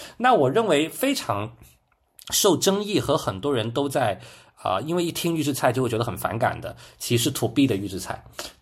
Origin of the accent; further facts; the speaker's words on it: China; 作为一个中国人，我们去一个餐厅吃饭的时候